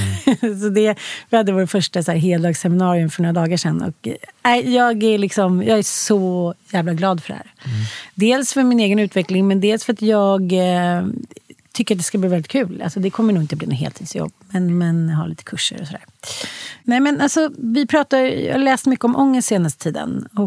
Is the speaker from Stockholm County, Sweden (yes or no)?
yes; Salem, Stockholm County, Sweden; born there; also born or lived in Jönköping / Småland / Dalarna; Så att jag föddes i Salem utanför Stockholm och sen så hade jag flyttat typ 7-8 gånger inne i Jönköping, i Småland, i Dalarna.